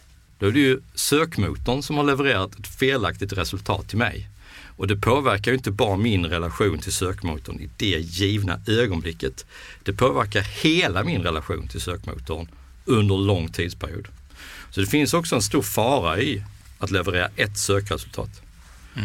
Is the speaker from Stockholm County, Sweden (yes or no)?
no; Skåne, Sweden; Ja, jag är skåning, så det kan inte skilja sig jättemycket, men lite skiljer sig.